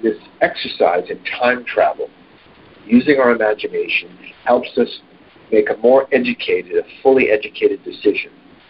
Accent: California, United States; I got interested in a particular spiritual school in California, so I went back to my home state at the time.

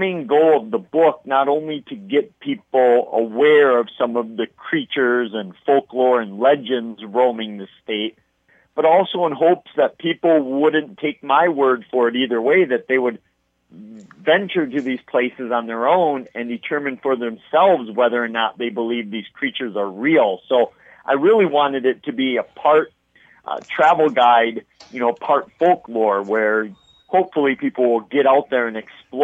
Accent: Wisconsin, United States; I blame my interest in the weird and unusual on my home state of Wisconsin

